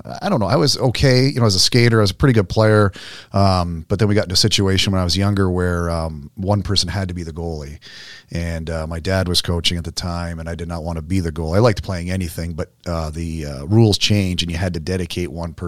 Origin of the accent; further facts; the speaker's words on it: Canada; now in Charlotte, United States; so I've been down in Charlotte now for probably 25 years, but grew up in Canada, but I'm as American a Canadian as you could probably